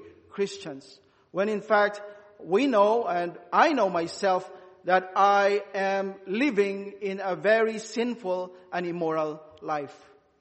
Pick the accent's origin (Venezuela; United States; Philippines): Philippines; I am a Filipino. I was born into a very devout Roman Catholic family.